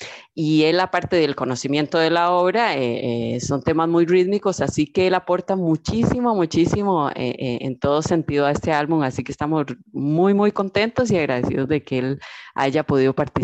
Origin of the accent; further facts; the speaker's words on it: Moravia, San José, Costa Rica; yo vengo de un pueblito de Costa Rica, allá de Moravia